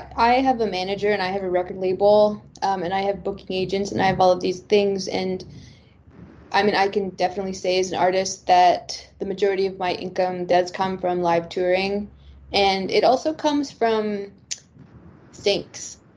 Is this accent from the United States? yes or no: no; Canada; as a Canadian